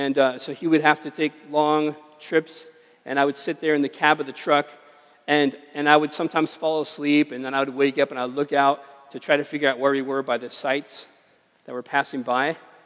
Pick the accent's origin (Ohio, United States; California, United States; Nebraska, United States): California, United States; me as a kid growing up in the Imperial Valley, I saw a lot of palm trees